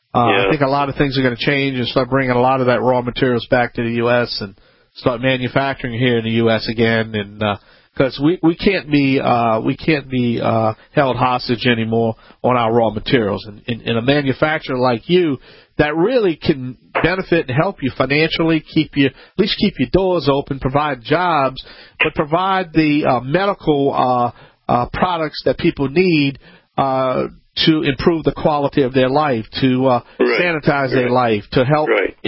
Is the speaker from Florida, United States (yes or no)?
no; Louisiana, United States; this is Home Talk USA.